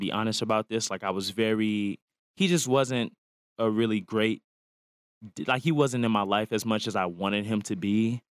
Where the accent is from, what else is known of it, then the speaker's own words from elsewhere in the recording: Houston, Texas, United States; But growing up in Houston, you know, you see a man who's like so beautiful and can do all those other things.